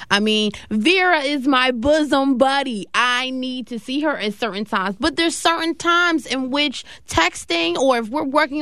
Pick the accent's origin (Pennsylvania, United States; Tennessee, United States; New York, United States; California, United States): Pennsylvania, United States; Philadelphia; Maybe I'm from Philadelphia, so I have a lot of people on Facebook from Philadelphia.